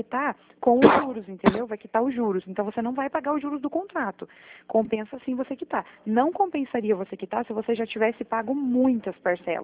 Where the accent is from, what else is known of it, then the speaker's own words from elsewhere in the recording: Paraná, Brazil; Por exemplo, eu sou do Paraná.